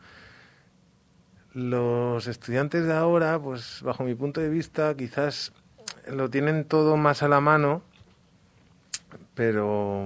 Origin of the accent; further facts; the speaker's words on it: Valencia, Valencian Community, Spain; que somos todos de Valencia.